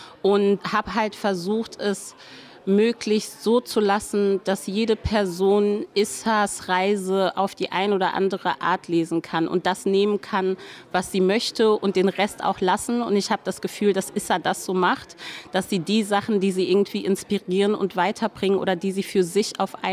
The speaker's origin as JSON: {"language": "German", "country": "Germany", "said": "Ich glaube, dass es wichtig für uns als Deutsche ist, uns mit all unserer Vergangenheit zu beschäftigen."}